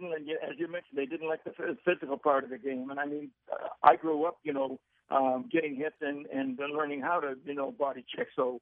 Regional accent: Fredericton, New Brunswick, Canada; In another 3 hours, I arrive in my hometown. When I stepped off the bus in Fredericton, I said … forget about baseball.

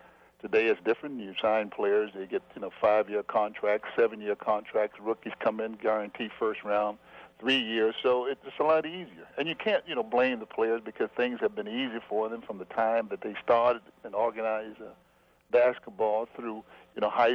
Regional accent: Washington, District of Columbia, United States; Well, Ron, I grew up in Washington, D.C., and at the time I was growing up, Washington, D.C. was a segregated city.

